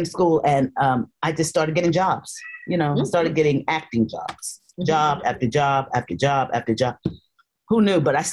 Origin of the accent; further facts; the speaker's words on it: Winston-Salem, North Carolina, United States; I came from Winston via South Carolina.